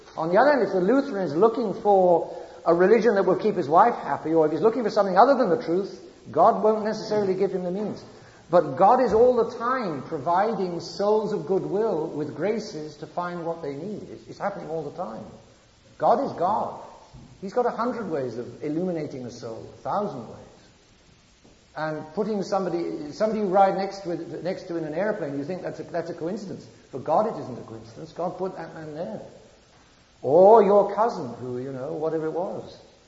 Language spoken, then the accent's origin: English; England, United Kingdom; I wasn't yet Catholic. I said, oh, this Catholic religion, no, don't get, I'm English, don't get that Catholicism anywhere near me.